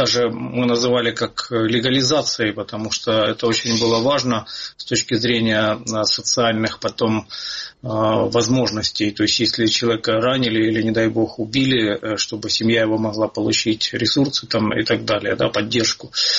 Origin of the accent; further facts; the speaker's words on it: Irpin, Kyiv Oblast, Ukraine; я сам из Ирпеня